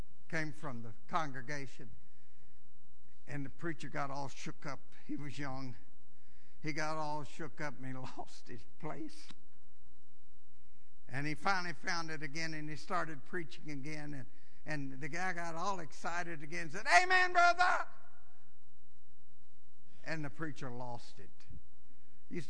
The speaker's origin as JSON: {"language": "English", "region": "Kentucky", "country": "United States", "said": "I'm from Kentucky and I can say it any way I want."}